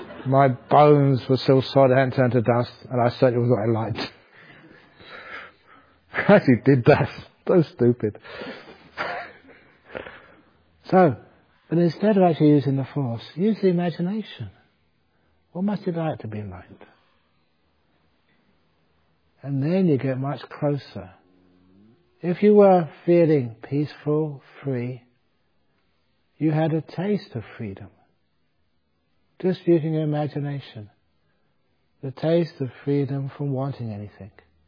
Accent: England, United Kingdom; I'm educated. I go to Cambridge. I'm English. I am arrogant.

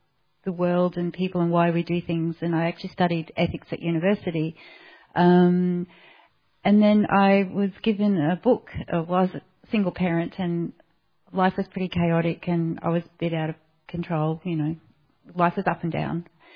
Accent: Australia; Growing up in Australia, pretty much as an atheist

